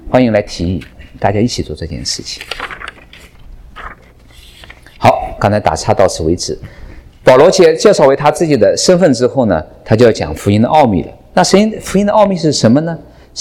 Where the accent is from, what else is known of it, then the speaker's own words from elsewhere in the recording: Jiangsu, China; 比如说我们江苏人跟四川人有差别